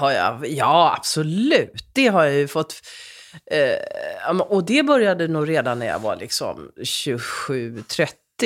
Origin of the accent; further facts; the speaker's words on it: Lapland, Sweden; när jag växte upp där i Lappland